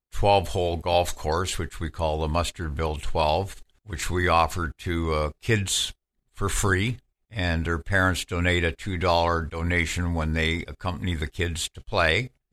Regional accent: London, United Kingdom; moved away as an adult; when I was a kid growing up in London, and we lived near Thames Valley Golf Club

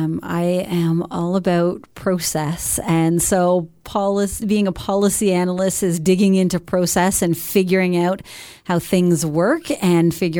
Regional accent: Caledon, Ontario, Canada; also born or lived in Cold Lake / Lethbridge; now in Peterborough, Canada; No, I grew up in Caledon, and then I worked for 5 years out in Alberta, in Cold Lake, Alberta, and Lethbridge, Alberta, and then made the move back to Ontario.

